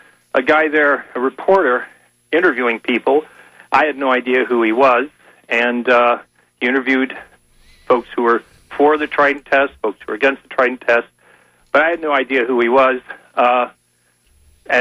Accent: Lakeland, Florida, United States; I'm a boomer. I grew up in Lakeland, Florida.

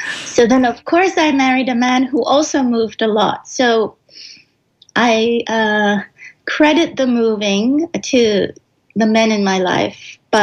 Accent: Iran; also born or lived in Turkey; And as you said, I was born in Turkey. Both of my parents are Iranian, and I consider myself to be Iranian, even though I only lived in Iran for a short time.

